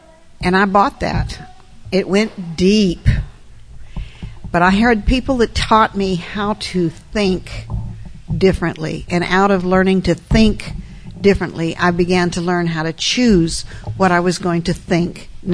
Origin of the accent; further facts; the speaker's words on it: Richmond, Virginia, United States; also born or lived in Pennsylvania; now in Texas, United States; We came here from Pennsylvania, and believe me, coming from Richmond, Virginia to Pennsylvania to Texas is quite a change, but we made it through, and I'm glad that we're in Texas.